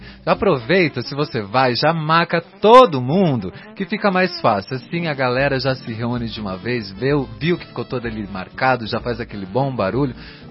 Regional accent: Paraná, Brazil; lá no interior do Paraná, eu revisitando aí minha terra, morrendo de saudades com esse feriado

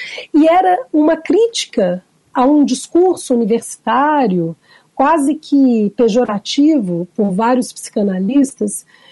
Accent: Brasília, Federal District, Brazil; Eu sou de Brasília, e aqui em Brasília, quando eu estava no mestrado, logo recém-formada

